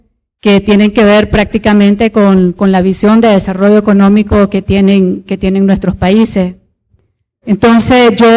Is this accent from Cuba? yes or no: no; Nicaragua; soy nicaragüense.